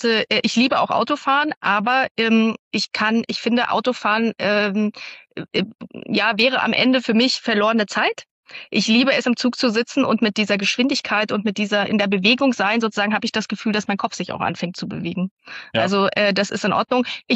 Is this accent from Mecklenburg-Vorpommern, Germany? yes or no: yes; Rostock, Mecklenburg-Vorpommern, Germany; also born or lived in Neustrelitz; ich bin in Neustrelitz geboren. Da haben meine Großeltern gelebt und dann sind wir nach Rostock gezogen. Das heißt, seit ich 8 Jahre alt bin, also in der 3. Klasse, bin ich in der Südstadt zur Schule gegangen.